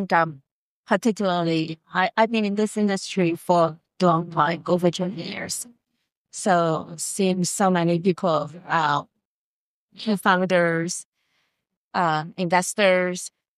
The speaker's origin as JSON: {"language": "English", "country": "Hong Kong", "tie": "born or raised there", "second_language": "English", "said": "I'm talking about like I born and raised in Asia, but just Hong Kong."}